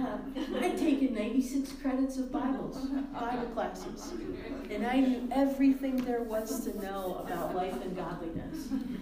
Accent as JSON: {"language": "English", "region": "New York", "country": "United States", "said": "I'm a New Yorker, right? Lived on the East Coast."}